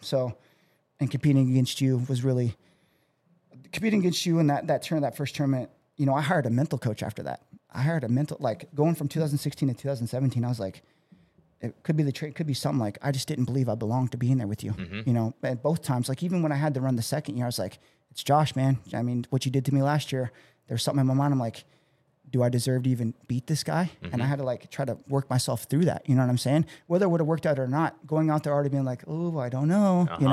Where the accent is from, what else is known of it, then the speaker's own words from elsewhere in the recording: Midwest, United States; because, you know, we are from the Midwest, and I think we're plenty caught up or catching up now